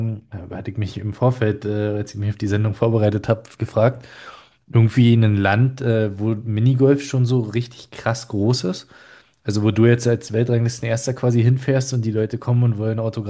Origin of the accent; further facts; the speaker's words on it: Germany; ich komme aus Deutschland und war im Urlaub zu 70% immer in Schweden.